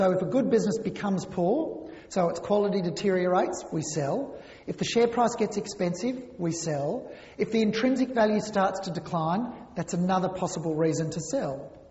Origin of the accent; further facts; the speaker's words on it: Melbourne, Victoria, Australia; So I grew up in West Brunswick here in Melbourne